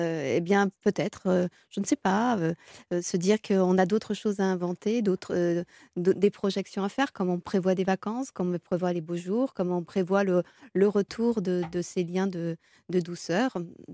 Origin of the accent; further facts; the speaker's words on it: France; Oui, alors surtout qu'on est en France, on est des Latins